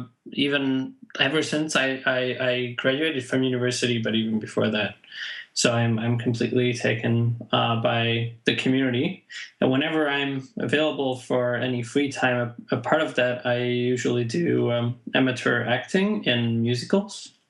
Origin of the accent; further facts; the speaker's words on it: Pest, Hungary; English is a second language; So I'm from Hungary, a bit north of Budapest.